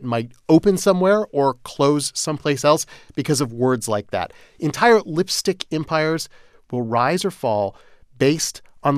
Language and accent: English; Canada; I'm a Canadian myself.